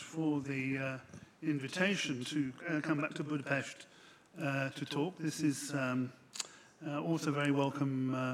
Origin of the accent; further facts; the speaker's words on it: United Kingdom; Since being British, we all have to learn how to be good Europeans.